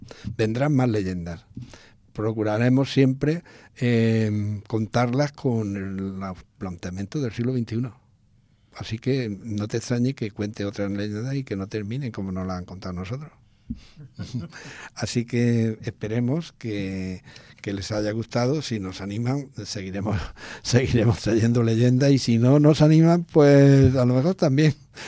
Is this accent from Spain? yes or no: yes; Rute, Andalusia, Spain; yo soy de Rute.